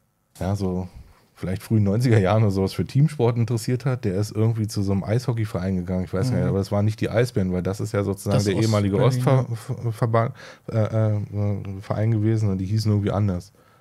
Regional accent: Berlin, Germany; Also ich komme ja nur aus West-Berlin.

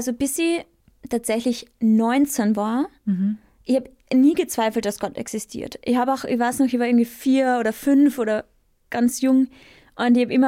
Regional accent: Carinthia, Austria; Also ich bin am Land in Kärnten groß geworden. Wird man wahrscheinlich auch ein bisschen hören

